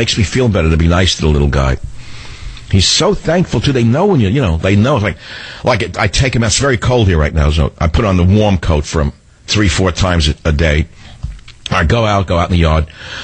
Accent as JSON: {"language": "English", "town": "Queens", "region": "New York", "country": "United States", "tie": "born or raised there", "said": "I dreamed I was, like, back in Queens, New York, trying to get into my mother's house that I grew up in on Utopia Parkway, an attached house."}